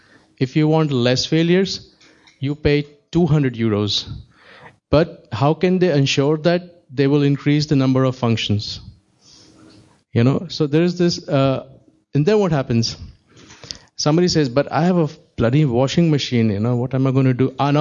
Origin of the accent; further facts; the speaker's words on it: Delhi, India; English is a second language; I was born and brought up in Delhi. And Delhi is a very huge city, but it's very, very badly managed.